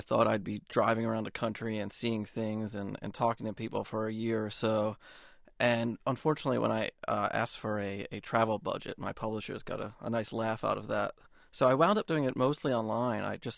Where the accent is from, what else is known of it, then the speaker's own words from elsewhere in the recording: New Jersey, United States; I'm from South Jersey, right outside Atlantic City.